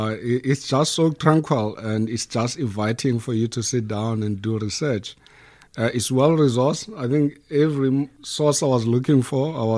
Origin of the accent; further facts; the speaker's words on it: South Africa; Born in South Africa, born and raised there, so I'm a South African.